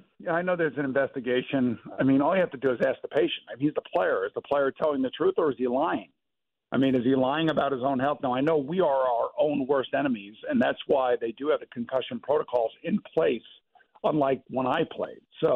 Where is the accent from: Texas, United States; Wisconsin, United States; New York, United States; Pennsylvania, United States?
New York, United States; born there; I was born in New York, as a matter of fact.